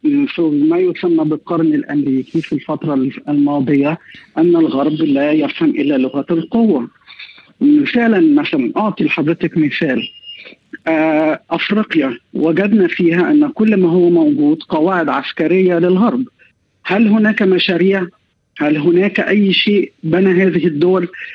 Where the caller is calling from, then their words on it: Cairo, Cairo Governorate, Egypt; أولا أنا أتحدث من القاهرة ولست أتحدث من كييف أو من موسكو